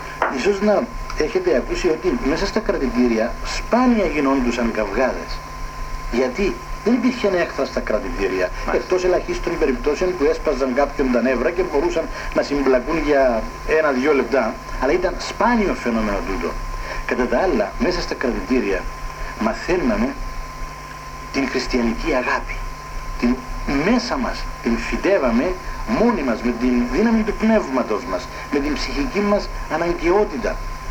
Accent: Yialousa, Famagusta District, Cyprus; Τους ύμνους τους θυμόμουν από την εκκλησία του χωριού μου όταν ήμουν παιδί, από την Γιαλούσα

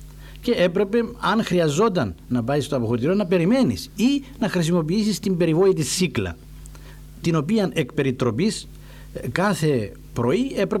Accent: Gialousa, Famagusta District, Cyprus; Τους ύμνους τους θυμόμουνα από την εκκλησία του χωριού μου όταν ήμουν παιδί, από τη Γιαλούσα

